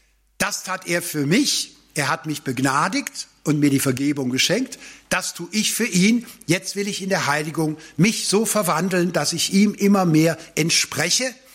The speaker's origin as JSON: {"language": "German", "town": "Cologne", "region": "North Rhine-Westphalia", "country": "Germany", "said": "ich bin ja Rheinländer, geboren in Köln"}